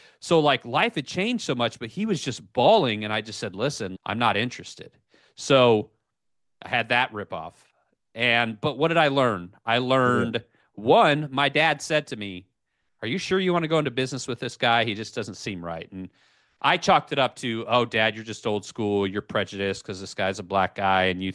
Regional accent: Quad Cities, United States; This is my hometown. I've moved on. He's back in my hometown, a place called the Quad Cities in Bettendorf and Davenport, Iowa, Rock Island, Moline, Illinois, right on the Mississippi River, south and west of Chicago

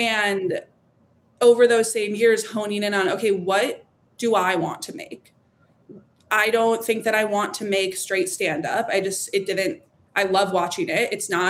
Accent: Chicago, Illinois, United States; I grew up in Chicago. I started at the Second City around 14.

